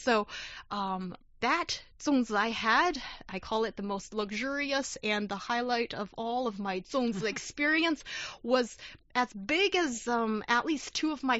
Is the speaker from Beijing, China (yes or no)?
yes; Beijing, China; when I grew up in Beijing